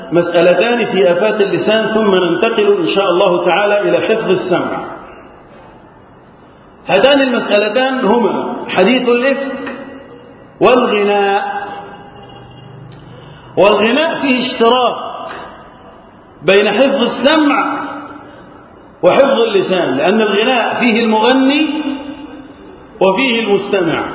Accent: Egypt; اللهم اجعل بلدنا مصر وسائر بلاد المسلمين أمنا أمانا يا رب العالمين

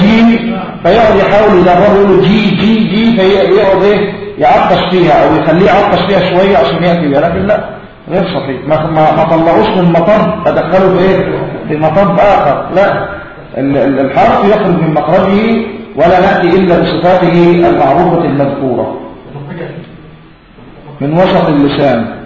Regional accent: Egypt; وهي موجودة عندنا في مصر في بعض المحافظات أو بعض المدن

